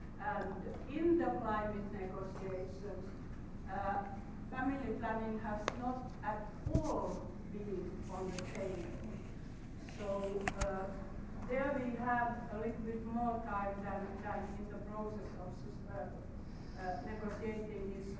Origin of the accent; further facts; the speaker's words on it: Finland; I come from Finland.